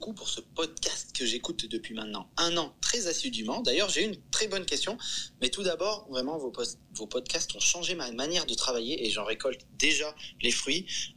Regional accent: Bordeaux, Nouvelle-Aquitaine, France; je viens de Bordeaux et je suis influenceur sur les réseaux

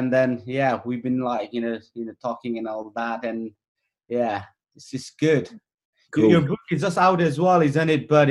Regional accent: Chitwan, Bagmati, Nepal; So Chitwan. So I grew up in Chitwan, which is the most flat and warm part of Nepal.

